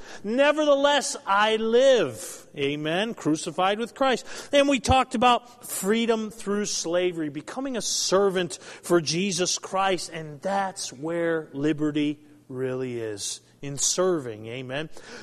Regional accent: East Coast, United States; Carrie and I grew up on the East Coast, love the ocean.

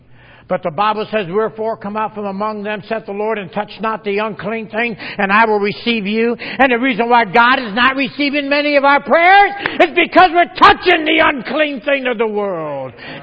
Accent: United States; I told her I was from America, and I wanted to bring something home to my family.

